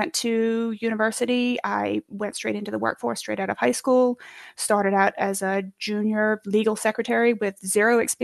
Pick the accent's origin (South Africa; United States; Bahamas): Bahamas; So I was born and raised in the Bahamas. My family goes back about 8-9 generations, all island people. I grew up on a very tiny island, only about 300 people population.